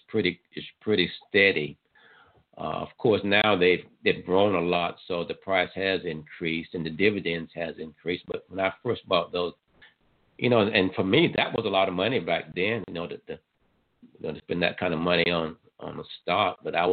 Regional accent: Panama City, Florida, United States; I grew up in Panama City, Florida, which is on the Gulf Coast in the Panhandle of Florida.

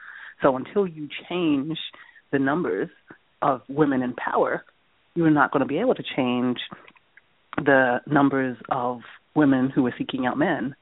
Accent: New York, United States; now in Los Angeles, United States; and so I'm originally from New York. And networking in New York is very different than networking here in Los Angeles, where I am now.

